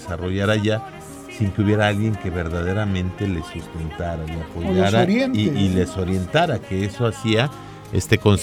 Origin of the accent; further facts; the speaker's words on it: Mexico; como mexicanos, obviamente nos interesa el hecho de la imagen que estamos generando en el mundo